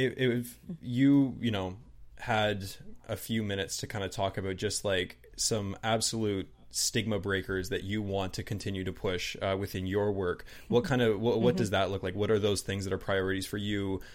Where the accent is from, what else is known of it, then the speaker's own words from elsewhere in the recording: New Brunswick, Canada; living in a sheltered white town here down in southern New Brunswick.